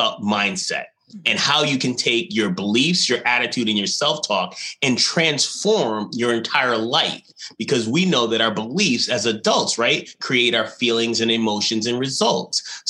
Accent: New York, United States; growing up on Long Island, my mom had left and she was addicted to crack cocaine.

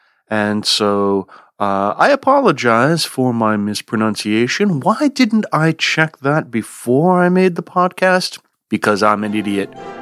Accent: Vermont, United States; I saw one a few years ago at Middlebury College here in my home state of Vermont

